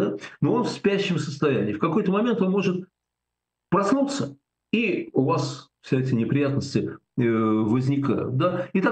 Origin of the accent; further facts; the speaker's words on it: Saint Petersburg, Russia; Я в Питере вырос возле моего дома, я вырос на Невском